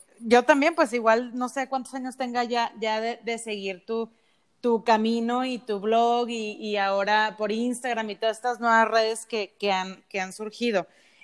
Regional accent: Torreón, Coahuila, Mexico; comencé a trabajar en una radiodifusora aquí en Torreón. Yo soy de Torreón, Coahuila.

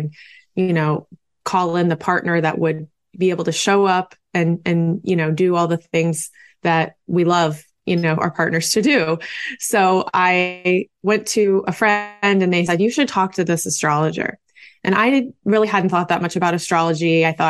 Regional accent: Oklahoma, United States; I'm from Oklahoma.

